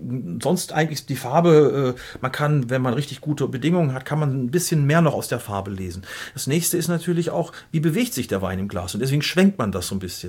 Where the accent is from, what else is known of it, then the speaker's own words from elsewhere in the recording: Gütersloh, North Rhine-Westphalia, Germany; Gibt auch welche, die sagen so aus Gütersloh, sag ich mal, aus meiner Heimat